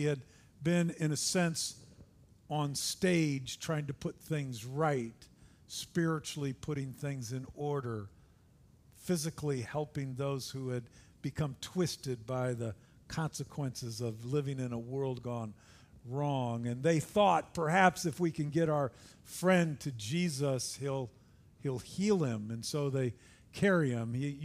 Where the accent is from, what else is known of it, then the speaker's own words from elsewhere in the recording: United States; They weren't like homes that I grew up with in the States.